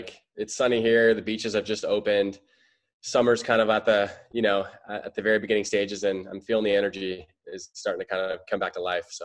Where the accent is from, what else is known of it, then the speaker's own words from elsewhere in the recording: Santa Barbara, California, United States; now in San Diego, United States; I'm from Santa Barbara. I moved to San Diego for college, and after college, I started Blenders.